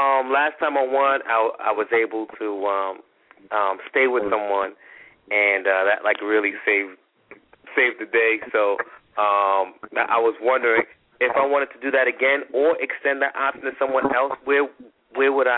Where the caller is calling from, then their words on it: New York City, New York, United States; I'm calling from New York City.